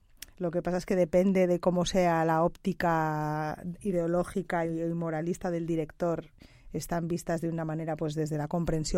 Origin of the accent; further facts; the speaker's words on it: Bilbao, Basque Country, Spain; En Bilbao, allá que yo soy de Bilbao.